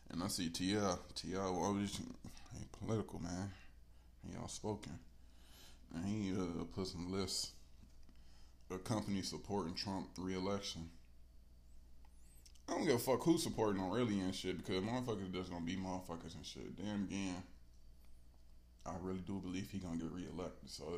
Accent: Detroit, Michigan, United States; bitch, I'm not from out here, I'm from Detroit. That's my excuse for everything. Bitch, I'm from Detroit.

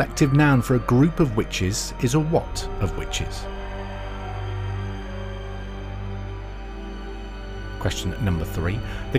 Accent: Scotland, United Kingdom; Me being Scottish feels like I need to defend them.

